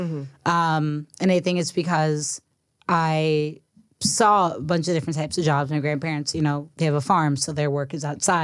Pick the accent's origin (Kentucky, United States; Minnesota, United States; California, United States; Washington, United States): California, United States; Oakland; So I grew up in the Bay Area